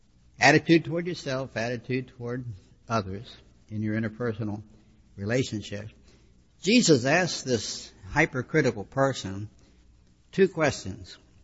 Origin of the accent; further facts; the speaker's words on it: Pittsburgh, Pennsylvania, United States; I grew up in Pittsburgh where Clinton and Majors are tonight.